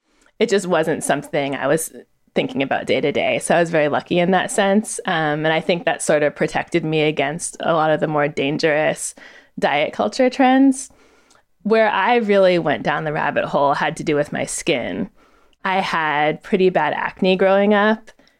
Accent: California, United States; I was raised in Northern California by a mom who was a little bit of a former hippie.

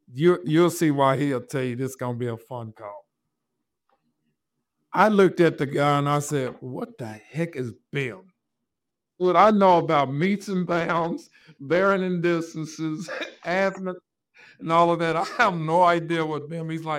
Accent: Midland, Texas, United States; I'm from West Texas, Midland, Odessa. Friday Night Lights, baby.

